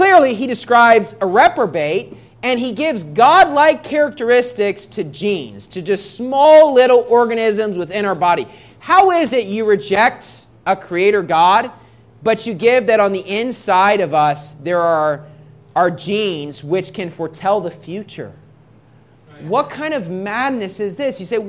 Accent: United States; I mean, if you're from the Philippines, I'm from America, I probably have less similar genes than I would have to somebody else from America.

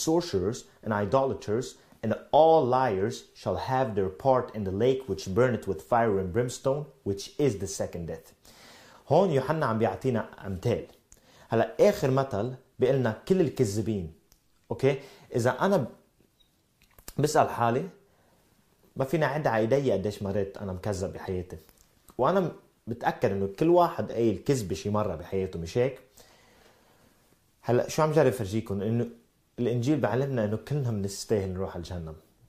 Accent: Sweden; وأنا من السويد.

